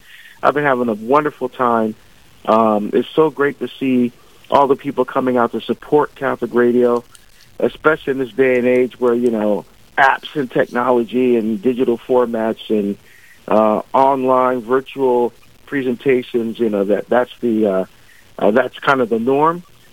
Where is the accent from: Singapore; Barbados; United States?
Barbados; moved away; I'm originally from Barbados in the West Indies. I'm the first baptized Catholic in my family.